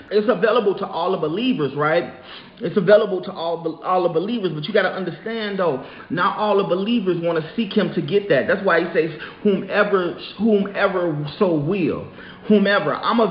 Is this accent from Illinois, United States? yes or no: yes; Chicago, Illinois, United States; now in Florida, United States; was trying to get this big old edifice out there in Chicago. That's my hometown. Y'all know we out here in Florida.